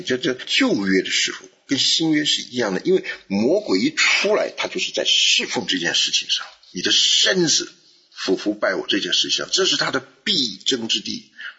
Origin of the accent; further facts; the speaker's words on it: China; 我们中国人所说的五体投地